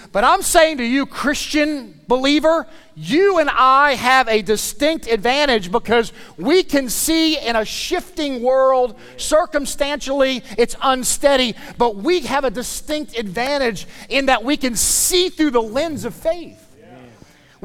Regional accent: New Orleans, Louisiana, United States; I'm from South Louisiana. You can forgive me for that. I was outside, raised outside of New Orleans. I got a lot of Cajun friends on the bayou.

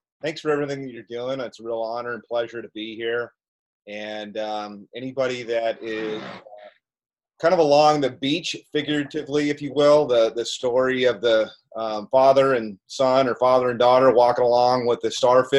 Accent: Tucson, Arizona, United States; I grew up in Tucson, Arizona.

